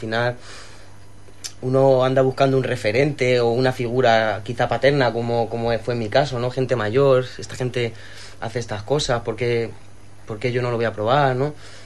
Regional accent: Madrid, Community of Madrid, Spain; Yo que vengo de Madrid, pues hemos tenido esos ratitos de playa

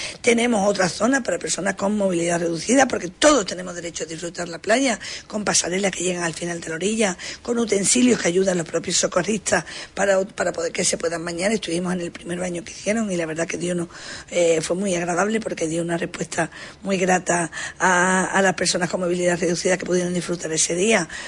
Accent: Huelva, Andalusia, Spain; como somos onubenses, somos choqueros

